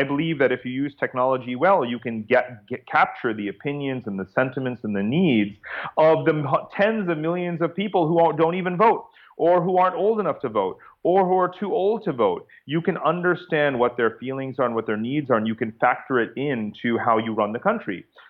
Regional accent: Chappaqua, New York, United States; now in Singapore; I'm actually from Chappaqua, New York

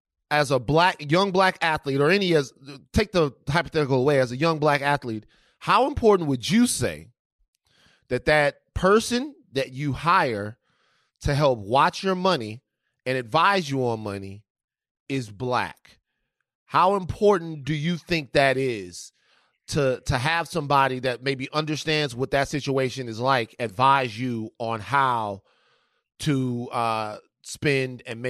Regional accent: Baton Rouge, Louisiana, United States; You know, I came from Baton Rouge, you know, and I became a first round draft pick out of LSU

